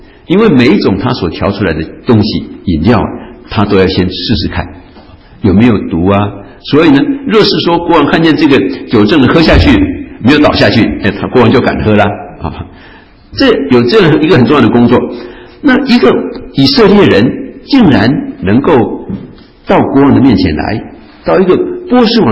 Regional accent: China; now in United States; 我们虽然在美国，觉得我们身体什么事情都很好，可是我们时时刻刻想到我们是中国人

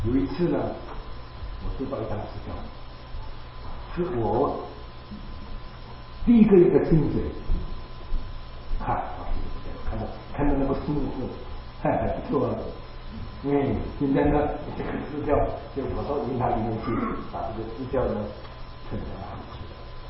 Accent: Indonesia; moved away; 我在印尼长大的时候

